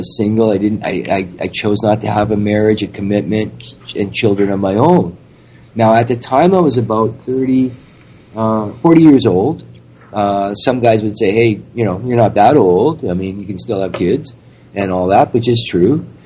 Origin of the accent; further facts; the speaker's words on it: Canada; born there; even though I'm not Native Indian. My parents are both born Hungarians, but I was born in Canada.